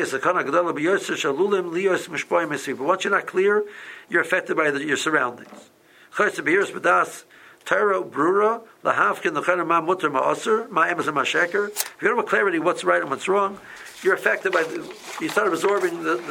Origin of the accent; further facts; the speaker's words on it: Silver Spring, Maryland, United States; and I knew Summer Spring, I'm from Summer Spring, I visited Summer Spring before, or at least I thought I knew Summer Spring to some extent.